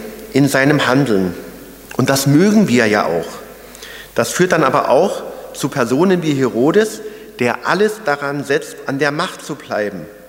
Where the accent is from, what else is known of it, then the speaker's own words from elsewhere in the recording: East Germany, Germany; Ich bin in der DDR groß geworden.